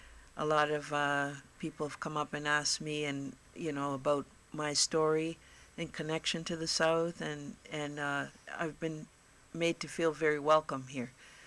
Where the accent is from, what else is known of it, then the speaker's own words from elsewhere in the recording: Toronto, Ontario, Canada; I grew up in Toronto, so I love the city.